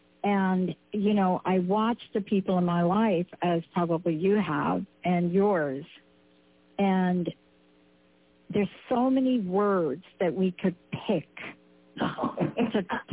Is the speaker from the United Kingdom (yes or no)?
no; Bronx, New York, United States; You know, I'm a kid from the Bronx